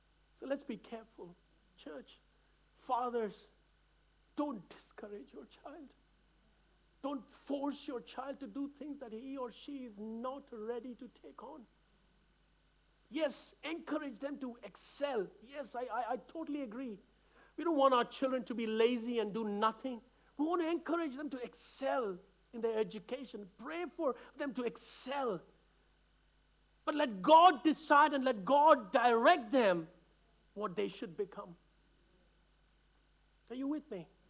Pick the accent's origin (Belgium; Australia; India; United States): India; I can talk about India, so I'm not going to upset anyone. I come from India.